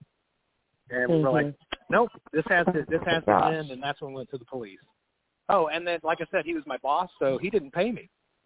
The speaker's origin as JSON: {"language": "English", "region": "Texas", "country": "United States", "said": "It's what I grew up with, so I like it, yeah. And I'm Texan."}